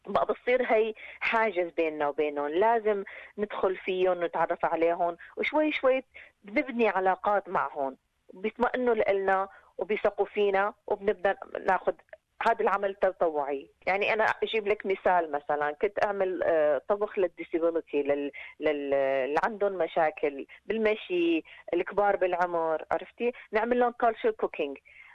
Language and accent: Arabic; Syria; now in Australia; لأن جيت من الشام وبعدين اجيت ببلد